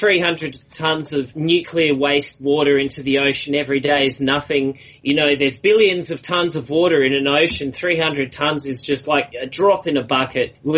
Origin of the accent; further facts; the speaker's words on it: Australia; I'm Australian. But I would like to add here that what's happening around the world is we're having armies of amateur people analysing the problem themselves. Here in Australia, up the north of Australia, it's even been affecting us.